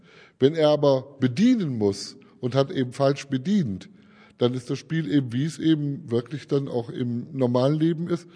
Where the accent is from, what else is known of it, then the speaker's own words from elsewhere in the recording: Bottrop, North Rhine-Westphalia, Germany; Ich komme aus Bottrop.